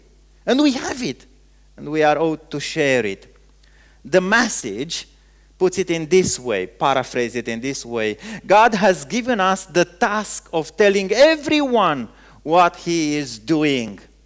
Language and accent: English; Romania; English is a second language; moved away as an adult; I said, I'm from Romania.